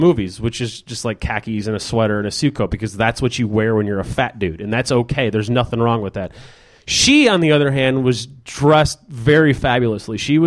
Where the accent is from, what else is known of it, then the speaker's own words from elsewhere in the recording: Chicago, Illinois, United States; I got to see a lot of movies with Roger Ebert because I'm from Chicago